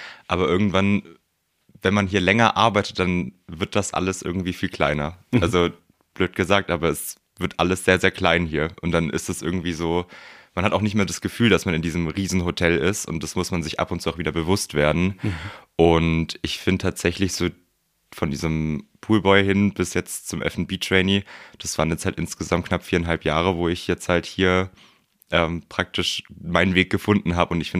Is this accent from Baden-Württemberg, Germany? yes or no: no; Sonthofen, Bavaria, Germany; Hier aus Sonthofen.